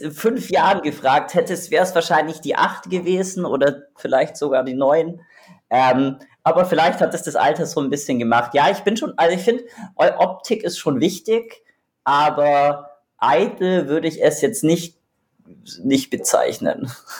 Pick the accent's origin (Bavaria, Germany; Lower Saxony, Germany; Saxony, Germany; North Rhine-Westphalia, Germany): Bavaria, Germany; Augsburg; born there; moved away as an adult; also born or lived in Hamburg; now in Berlin, Germany; also ich bin in Augsburg geboren, beziehungsweise im Augsburg-Umland.